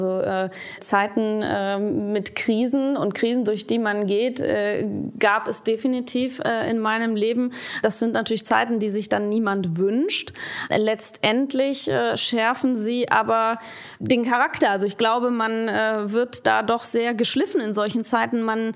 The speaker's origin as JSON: {"language": "German", "region": "Rhineland", "country": "Germany", "tie": "born there", "said": "Ich bin natürlich auch gebürtige Rheinländerin."}